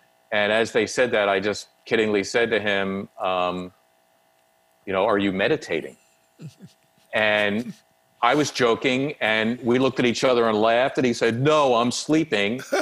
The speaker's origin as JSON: {"language": "English", "town": "Philadelphia", "region": "Pennsylvania", "country": "United States", "tie": "born or raised there", "said": "I hearken back to the kid growing up in Northeast Philly who first began to hear those sounds when my father took me to a Sixers game when I was 8 years old."}